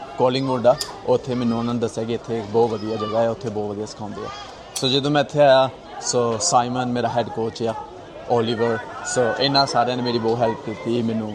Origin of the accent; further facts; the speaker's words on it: Miankot, Punjab, India; now in Melbourne, Australia; ਹਾਂਜੀ, ਮੈਂ ਤਾਂ ਪੰਜਾਬ ਤੋਂ ਆ, ਗੁਰਦਾਸਪੁਰ ਤੋਂ, ਪਿੰਡ ਸਾਡਾ ਮੀਆਂਕੋਟ ਆ ਤੇ ਇੱਥੇ ਮੈਂ ਆਇਆ ਸੀਗਾ 2022 ਚ ਅਗਸਤ ਮਹੀਨੇ ਐਂਡ ਅਪਰੋਕਸ ਮੈਨੂੰ 3 ਜਾਂ 3.5 ਸਾਲ ਹੋ ਚੁੱਕੇ ਆ।